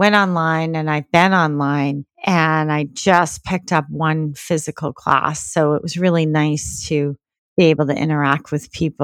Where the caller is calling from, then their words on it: Cape Cod, Massachusetts, United States; Cape Cod, Massachusetts.